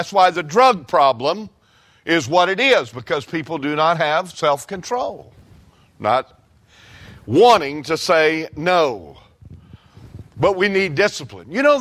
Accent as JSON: {"language": "English", "country": "United States", "said": "We're not exempt from this because we're American."}